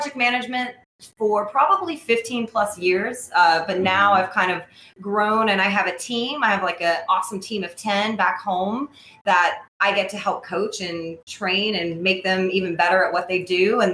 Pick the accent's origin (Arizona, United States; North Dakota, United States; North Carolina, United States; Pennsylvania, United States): North Carolina, United States; Hickory; I'm from, well, born and raised in Hickory, North Carolina. You got to say it with the twang if you're going to get it right.